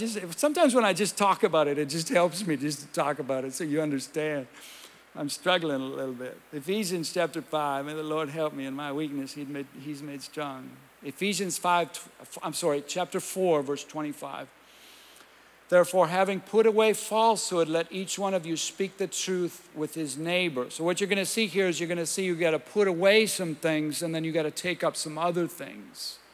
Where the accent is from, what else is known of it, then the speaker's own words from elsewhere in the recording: Minnesota, United States; also born or lived in Costa Rica; I'm from Minnesota, but I lived in Costa Rica for 12 years. I do a lot of ministry in Spanish, and so a lot of times the verses come to me in Spanish more than in English.